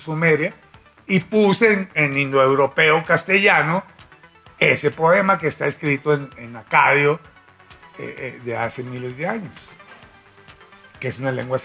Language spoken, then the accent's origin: Spanish; Sinaloa, Mexico; yo, que soy de Sinaloa, aprendí a beber con cerveza. Hasta que fui a España, aprendí a beber vino.